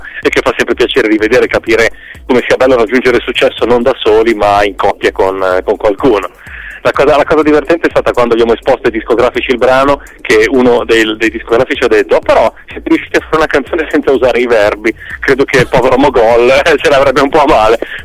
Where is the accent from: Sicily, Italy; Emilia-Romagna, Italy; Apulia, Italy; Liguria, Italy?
Liguria, Italy; Genoa; figurati, siamo genovesi, figurati se gli diamo i soldi, non esiste.